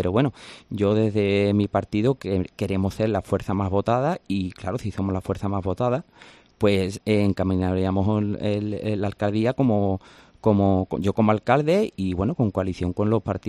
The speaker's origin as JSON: {"language": "Spanish", "town": "Manzanilla", "region": "Andalusia", "country": "Spain", "said": "veo cómo está mi pueblo, es que esto ha sido lo que me ha iniciado a hacer, a decir, ¿por qué el pueblo tiene que estar así? Esto no puede, porque los pueblos alrededor están muy bien y Manzanilla está muy mal."}